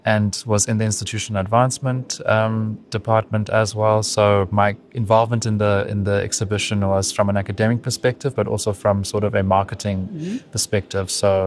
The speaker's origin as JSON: {"language": "English", "town": "Makhanda", "region": "Eastern Cape", "country": "South Africa", "tie": "born or raised there", "said": "I grew up in the Eastern Cape in Makanda, Grahamstown."}